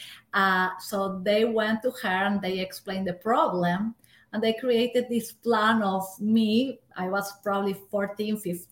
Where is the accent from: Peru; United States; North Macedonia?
Peru; moved away as an adult; So I grew up in Peru, and I have been, like, I came to this country just 12 years ago.